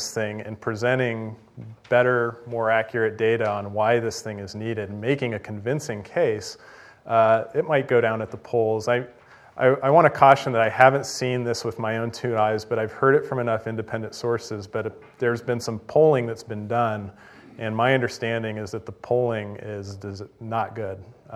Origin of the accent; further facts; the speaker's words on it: Denver, Colorado, United States; I grew up in Denver, and so I saw all of that happen when they replaced Stapleton with Denver International Airport.